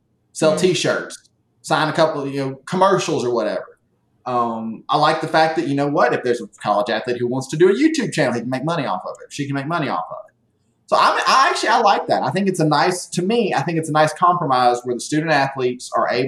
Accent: the South, United States; And it's just Facts Ma'am because I'm a Southerner.

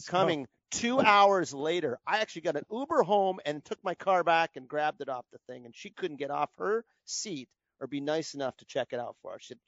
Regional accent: Canada; I'm a Canadian.

